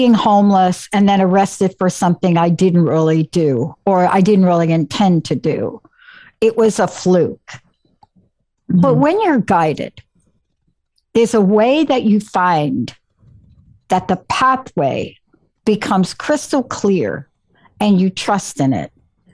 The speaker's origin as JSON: {"language": "English", "region": "New York", "country": "United States", "said": "I'm from New York. I don't stay on wrong phone numbers."}